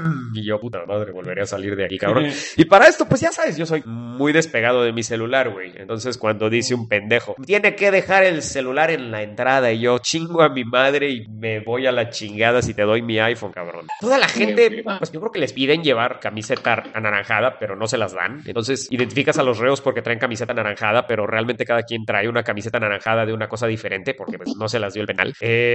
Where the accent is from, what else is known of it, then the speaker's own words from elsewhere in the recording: Chicago, Illinois, United States; Es que no mames, soy de Chicago.